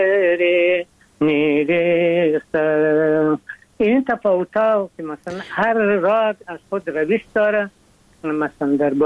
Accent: Afghanistan; ما از افغانستان آمدیم

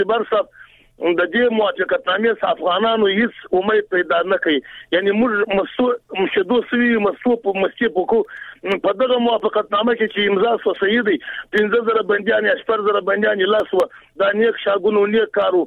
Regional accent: Afghanistan; خبره ده چې موږ افغانان یو نظر ورکوم، زه پښتنه د چا سره لرم.

